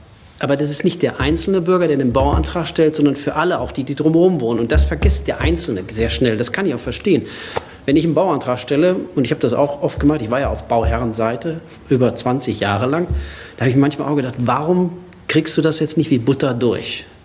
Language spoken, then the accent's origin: German; North Rhine-Westphalia, Germany; born or raised there